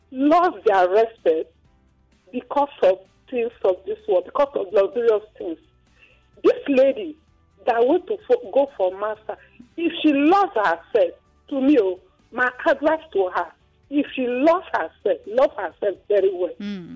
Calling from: Elisha, Ogun, Nigeria; calling from Elisha, Ogun State.

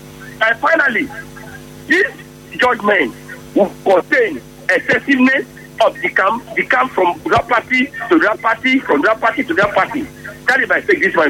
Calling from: Nigeria; I'm calling from Borogo.

